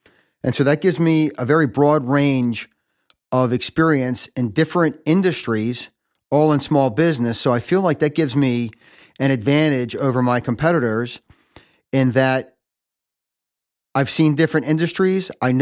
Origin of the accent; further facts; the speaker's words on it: Essex, Maryland, United States; I've lived in Baltimore County most of my life, about 50 years. I was born in Baltimore and I grew up in Essex.